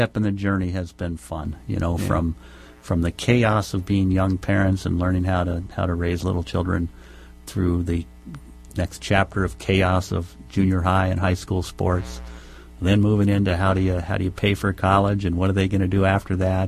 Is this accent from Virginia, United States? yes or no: yes; Virginia, United States; Well, I grew up in the state of Virginia and did a lot of my fishing on the East Coast, and so that's my background.